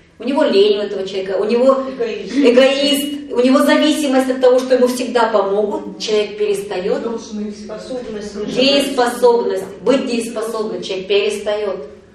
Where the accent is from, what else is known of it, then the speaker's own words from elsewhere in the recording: Novosibirsk, Novosibirsk Oblast, Russia; я из Новосибирска, я 4 раза в год только туда приезжаю.